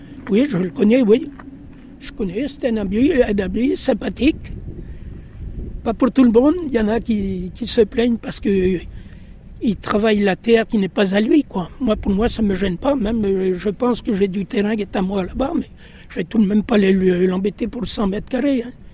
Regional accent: Ouessant, Brittany, France; puis maintenant j'ai 78 ans, oui, bientôt. Je suis natif de Ouessant.

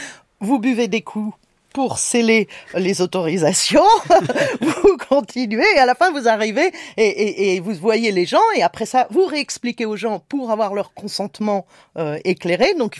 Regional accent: France; Et bien sûr, vous faites des banquets, parce que nous sommes français.

